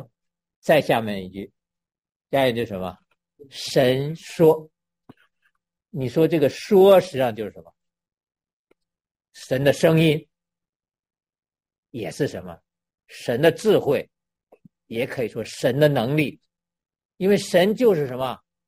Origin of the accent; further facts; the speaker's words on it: China; 特别我从大陆来的